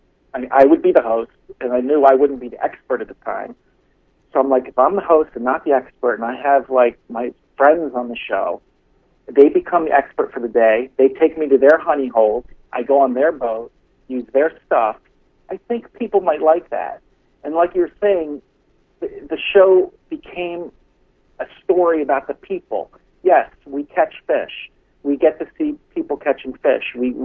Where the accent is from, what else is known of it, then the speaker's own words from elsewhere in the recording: United States; It's the first I've heard of it, being an American.